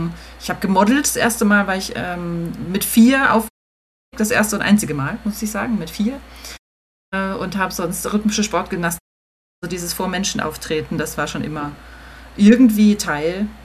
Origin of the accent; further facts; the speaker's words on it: Rhineland-Palatinate, Germany; now in Darmstadt, Germany; komme gebürtig aus der Pfalz. Dort habe ich auch mein Abitur gemacht und bin jetzt in Darmstadt.